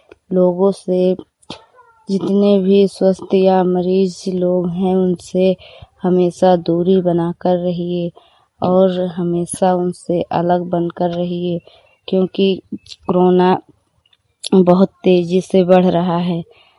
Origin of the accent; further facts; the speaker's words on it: Hariharpur, Uttar Pradesh, India; मैं हरिहरपुर गांव जिला श्रावस्ती की रहने वाली हूं।